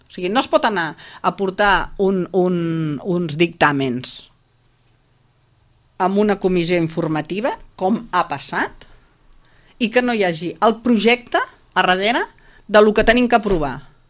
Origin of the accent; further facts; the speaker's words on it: Sitges, Catalonia, Spain; soc independent de Sitges, del meu poble.